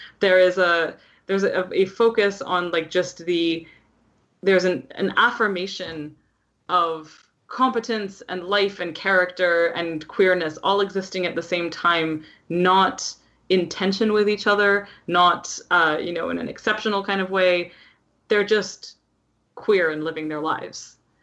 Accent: Canada; as a Canadian

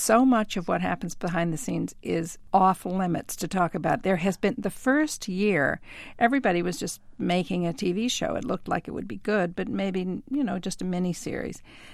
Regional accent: California, United States; even as a little girl growing up in California, wishing it would rain so it would look more like England.

